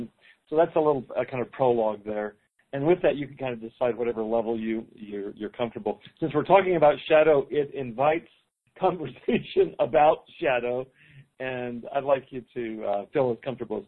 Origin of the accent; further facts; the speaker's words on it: Fort Worth, Texas, United States; So I grew up in Fort Worth, Texas, back in the 50s and 60s